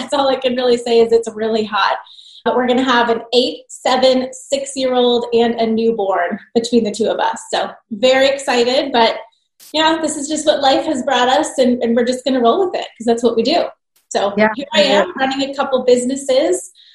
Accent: Boston, Massachusetts, United States; now in Arizona, United States; But I'm originally from Boston, born and raised, not really catch the accent. I've only been in Arizona 3 years.

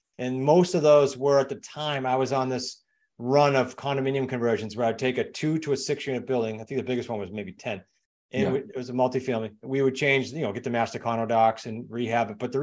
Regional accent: New England, United States; accent: New England; if they don't mind listening to my New England accent for another 55 minutes.

